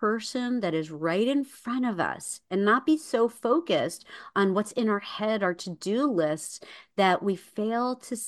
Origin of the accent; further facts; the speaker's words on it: New Jersey, United States; born there; shift us to New Jersey because that's where I was born.